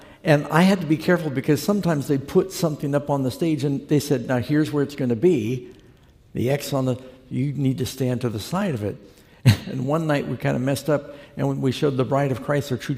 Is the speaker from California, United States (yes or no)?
no; New York City, New York, United States; I had never been to the Statue of Liberty, and I grew up in New York City.